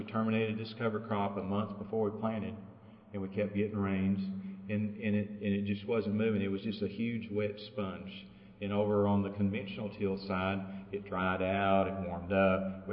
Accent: High Plains, United States; I know the Mid-South is a lot different than they are on the high plains where I grew up and over in Oklahoma.

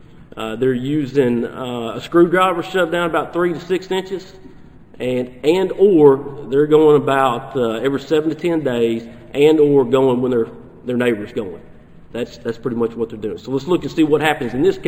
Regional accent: Arkansas, United States; Having been born and raised in the Delta of Arkansas, I can assure you what I'm about to show you is probably holding up in Arkansas as well.

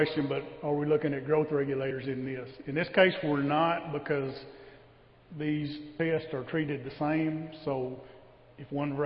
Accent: Arkansas, United States; You know, I'm from Arkansas

